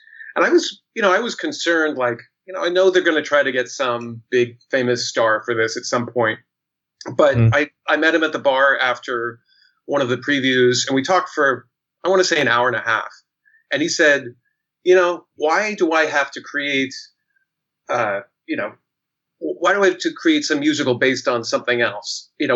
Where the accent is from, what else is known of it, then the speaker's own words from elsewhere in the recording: Portland, Oregon, United States; now in New York, United States; I'm originally from Portland, Oregon.